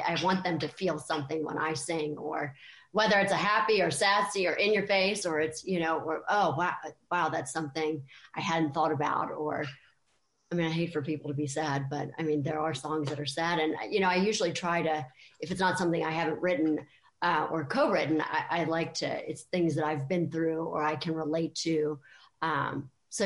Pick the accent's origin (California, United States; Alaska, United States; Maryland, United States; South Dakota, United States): Maryland, United States; Originally from the Maryland, D.C. area.